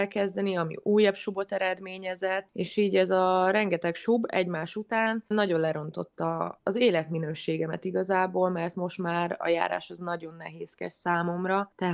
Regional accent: Veszprém County, Hungary; Én 1987-ben születtem Veszprémbe. Egy Veszprém melletti faluban nőttem fel, ott éltünk 14 éves koromig a szüleimmel meg a tesómmal, utána költöztünk be Veszprémbe

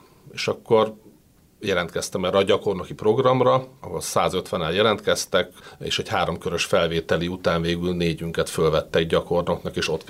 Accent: Budapest, Hungary; Én Budapesten születtem, itt nőttem föl, jártam hittanra, tehát a Bécsi kaputér volt nekem úgymond a kezdő anya gyülekezetem.

